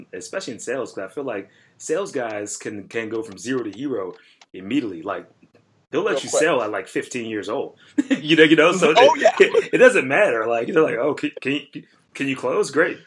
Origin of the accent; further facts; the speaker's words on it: Pittsburgh, Pennsylvania, United States; I'm from Pittsburgh.